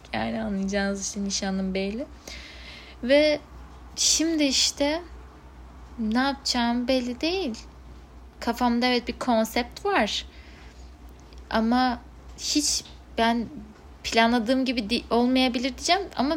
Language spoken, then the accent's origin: Turkish; Istanbul, Turkey; born there; now in Düzce, Turkey; hani Düzce'de yaşıyorum, İstanbul'da doğdum, İstanbul'a bağlantılarım var.